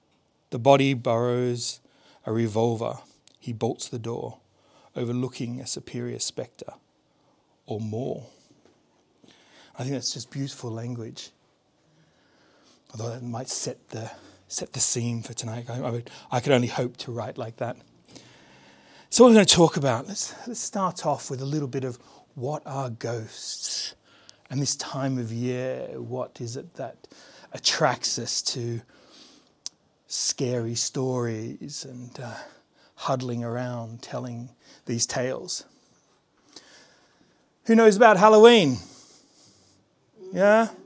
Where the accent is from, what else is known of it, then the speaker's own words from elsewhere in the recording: South East England, United Kingdom; I was born on the Isle of Wight, and then we moved away, and then we came back, and we moved away and came back, and it's kind of been, and then I moved away, and then eventually came back with my family